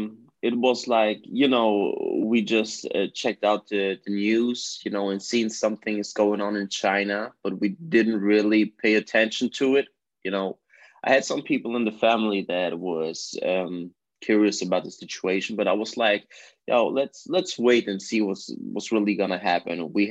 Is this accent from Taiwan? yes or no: no; Germany; No, I'm actually Italian. I'm born and raised in Germany.